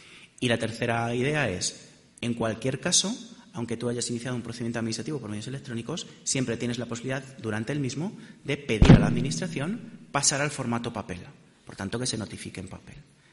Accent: Sonseca, Castilla-La Mancha, Spain; mi pueblo, Sonseca, en la provincia de Toledo.

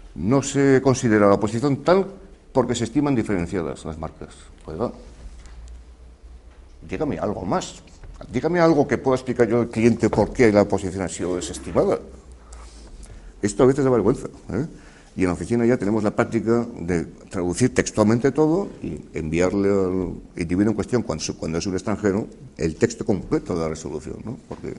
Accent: Spain; lo digo sinceramente y lo lamento como español, me da vergüenza.

